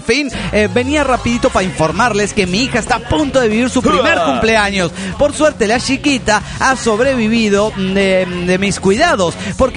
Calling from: Monterrey, Nuevo León, Mexico; de Monterrey.

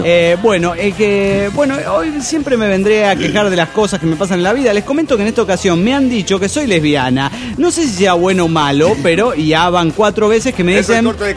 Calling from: Guadalajara, Jalisco, Mexico; de Guadalajara.

